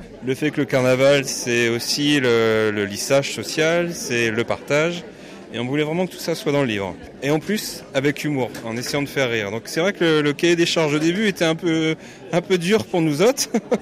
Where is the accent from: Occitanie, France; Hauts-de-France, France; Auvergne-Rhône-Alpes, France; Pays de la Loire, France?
Hauts-de-France, France; Dunkirk; Ah bah moi, je suis dunkerquois pure souche. Hein. Je suis né à Malo-les-Bains. J'ai fait Guy Minot, Jean Bar.